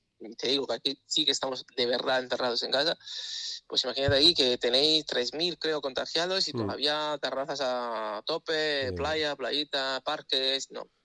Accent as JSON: {"language": "Spanish", "country": "Italy", "second_language": "Spanish", "said": "pero sí, como italiano estoy contento con mis instituciones, y es muy difícil que yo diga eso, créeme"}